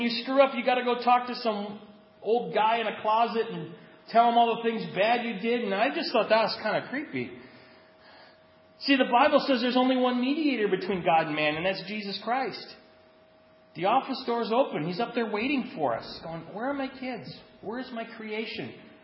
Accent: United States; but I don't like to wait because I'm American. We have drive-thrus.

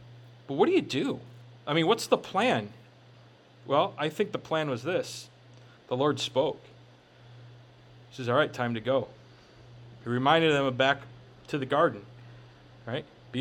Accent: Minnesota, United States; I grew up in Minnesota along the Mississippi River.

